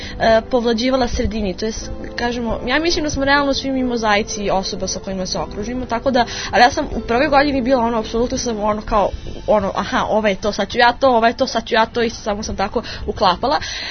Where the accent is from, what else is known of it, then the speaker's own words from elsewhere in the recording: Belgrade, Serbia; Ja sam inače sa Medaka